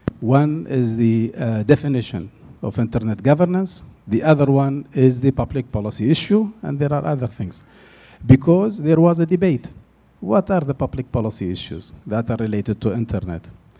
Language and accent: English; Saudi Arabia; English is a second language; from Saudi Arabia, and I had to ask for the floor